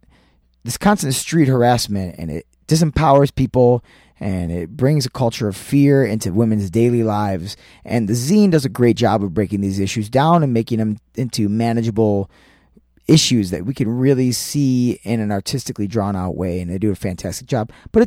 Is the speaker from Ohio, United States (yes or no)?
yes; Cleveland, Ohio, United States; in my hometown of Cleveland, Ohio.